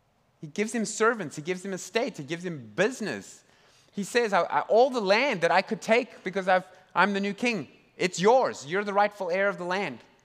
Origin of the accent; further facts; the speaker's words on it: South Africa; I grew up in South Africa in the apartheid years